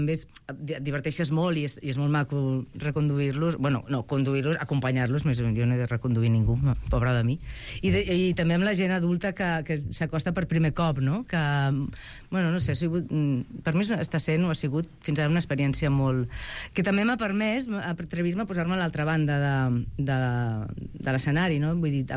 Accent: Catalonia, Spain; accent: Tortosí; Ai, m'agrada molt perquè per primer cop podré treballar amb el meu accent, perquè la Cristina Terzi, l'altra actriu, també és de per allà baix, i un dia en els assajos fent conya, el director va dir, per què no la feu, per què no utilitzem els vostres accents? I sí, la faré en tortosí.

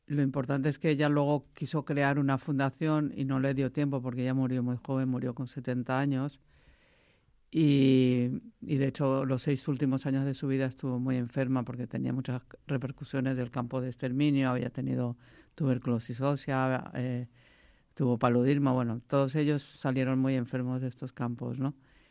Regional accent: Venezuela; now in Spain; Fíjate que mi madre en el año 65 vino a España, se divorció de mi padre y por eso vinimos de Venezuela

